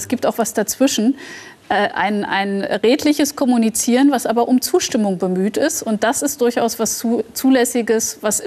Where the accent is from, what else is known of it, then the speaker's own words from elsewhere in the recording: East Germany, Germany; Das ist für mich als Ostdeutsche zum Beispiel auch was Emotionales